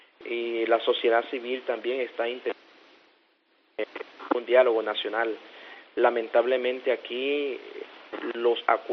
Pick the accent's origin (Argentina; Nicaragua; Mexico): Nicaragua; Lo que nosotros deseamos como nicaragüenses es tener justicia social.